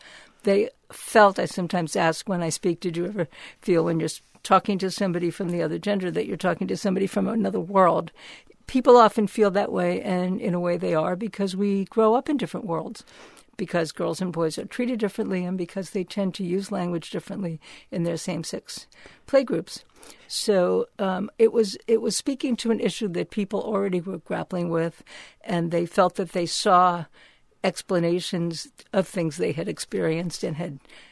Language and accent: English; Brooklyn, New York, United States; I'm from Brooklyn, New York.